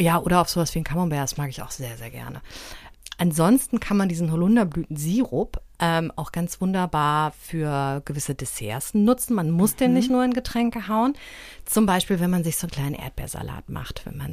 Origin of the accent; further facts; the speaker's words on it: Germany; ich stehe da also als Piefke, als deutschester Tourist von allen